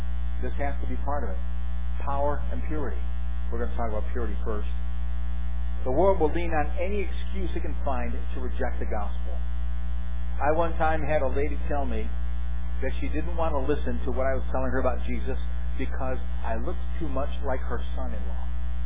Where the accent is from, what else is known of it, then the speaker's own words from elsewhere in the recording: New England, United States; accent: New England; I understand I've got kind of a, you know, New Englander kind of twang once in a while